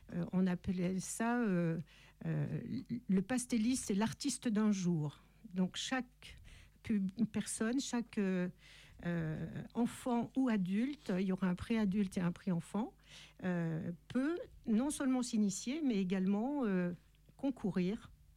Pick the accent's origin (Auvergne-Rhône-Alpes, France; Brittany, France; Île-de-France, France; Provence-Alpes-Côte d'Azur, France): Auvergne-Rhône-Alpes, France; Grenoble; Moi, je viens de Grenoble